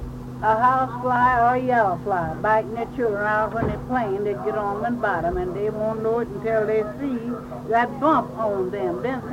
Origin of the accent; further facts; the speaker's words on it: Williamsburg, South Carolina, United States; born there; When I was born in Williamsburg, South Carolina, that was called 25 miles from Georgetown